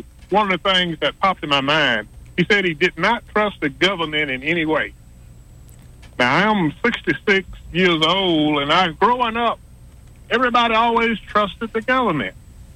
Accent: Alabama, United States; Here in Alabama, I grew up in Alabama.

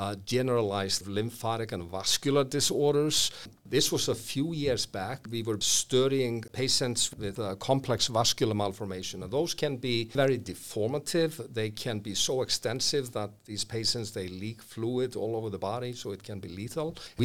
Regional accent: Iceland; because I'm from Iceland

